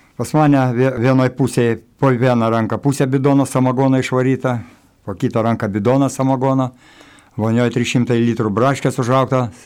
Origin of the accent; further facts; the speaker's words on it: Kaunas, Kaunas County, Lithuania; Ir šiaip savo augau Kaune senamiestė, ten irgi šiokį tokį turėjau ir vardą ir autoritetą